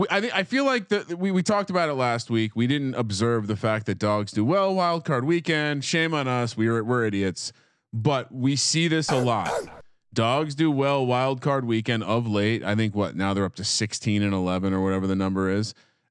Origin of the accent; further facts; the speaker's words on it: Scotch Plains, New Jersey, United States; So I went to high school at Scotch Plains Fanwood, and if anyone's from that area, the soccer program is somewhat notable.